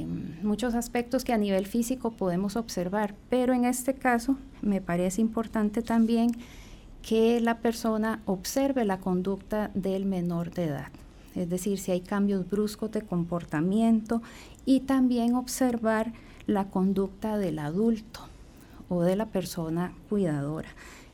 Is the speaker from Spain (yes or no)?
no; Costa Rica; pues más vamos todos como costarricenses a ayudar, digamos, a prevenir también este tipo de situaciones